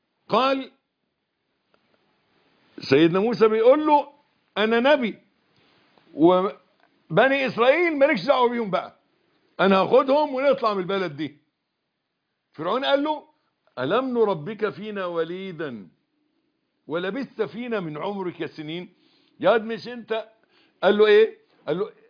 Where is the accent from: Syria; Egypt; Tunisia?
Egypt; إحنا برضو إحنا مصريين زي بعض